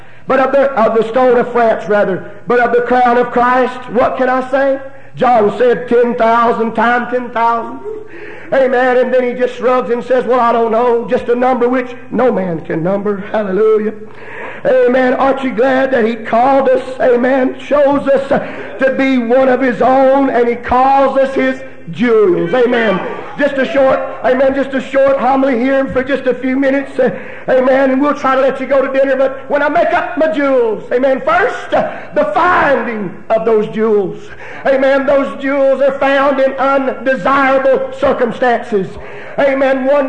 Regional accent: Mississippi, United States; I was raised on the Mississippi Gulf Coast. Oftentimes we would go down to the bayou.

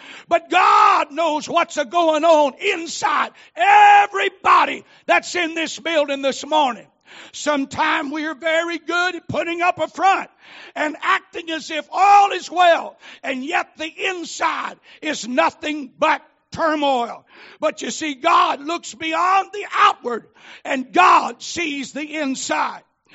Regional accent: the South, United States; accent: southern; And sometime with my southern accent, it's just easier to say Milky Way bar and be done with it.

